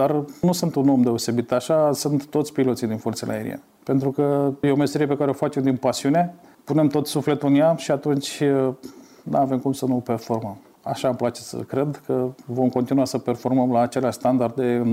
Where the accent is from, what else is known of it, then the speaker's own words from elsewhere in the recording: Iași, Iași County, Romania; Deși eram din Iași, da.